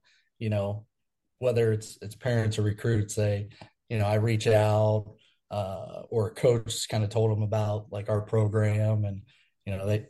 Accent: Florida, United States; I grew up in Florida. I've spent some time coaching there.

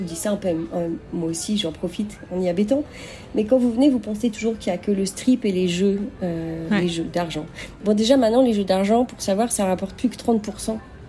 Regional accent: Rennes, Brittany, France; Je sais pas, moi je viens de Rennes.

